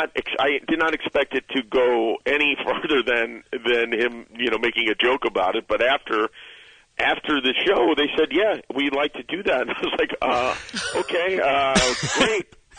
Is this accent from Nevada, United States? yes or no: yes; Las Vegas, Nevada, United States; I grew up in Las Vegas, and never could afford to go to any of these fights.